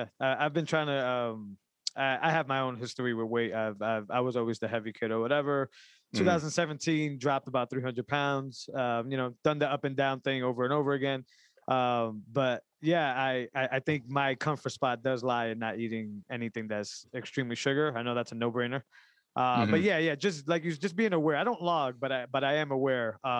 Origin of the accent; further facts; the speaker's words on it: Puerto Rico; now in United States; And the best care was here in the States. We're from Puerto Rico, so the best care was here in the States. We came here, and she's been living with that.